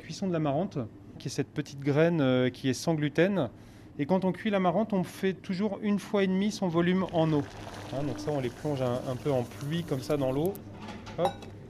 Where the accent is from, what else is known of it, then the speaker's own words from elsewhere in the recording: Vendôme, Centre-Val de Loire, France; also born or lived in United States / Paris; En fait, je suis un enfant du pays. Voilà. Je suis né à Vendôme, j'ai fait mon lycée hôtelier à Blois.